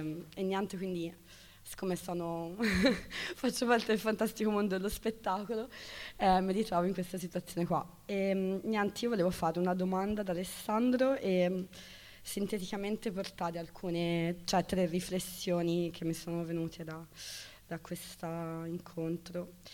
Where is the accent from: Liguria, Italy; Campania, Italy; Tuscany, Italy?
Tuscany, Italy; Florence; Io più o meno vengo da Firenze